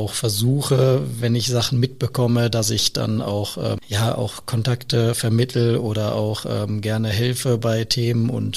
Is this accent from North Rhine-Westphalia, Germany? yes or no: yes; Essen, North Rhine-Westphalia, Germany; Ich komme aus Essen, bin in Essen geboren, aufgewachsen und lebe immer noch in Essen. Ich schätze das Ruhrgebiet sehr, bin sehr heimatverbunden